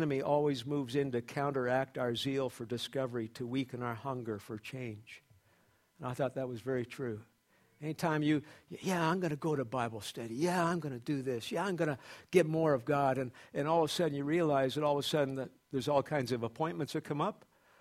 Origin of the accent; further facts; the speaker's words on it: Oshawa, Ontario, Canada; I was raised in Oshawa, and I was quite a rebel in Oshawa.